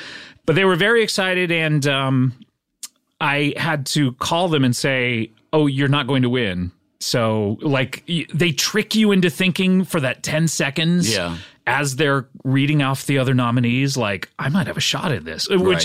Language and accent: English; Orange County, California, United States; also born or lived in Savannah, United States; I grew up right here in California in the wonderful county of Orange County.